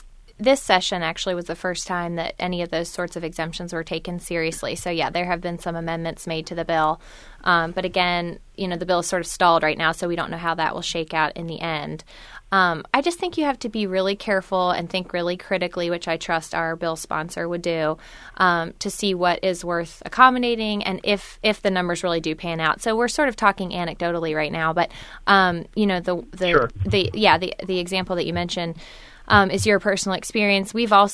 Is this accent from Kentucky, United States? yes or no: yes; Kentucky, United States; growing up in Northern Kentucky, I have a ton of family there.